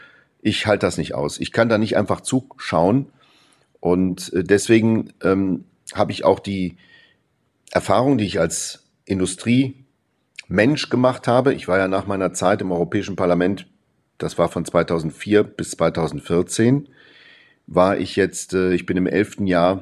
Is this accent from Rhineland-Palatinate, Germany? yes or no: no; Saarland, Germany; Ich liebe das Saarland. Ich bin dankbar, dass ich so viel hier bekommen habe.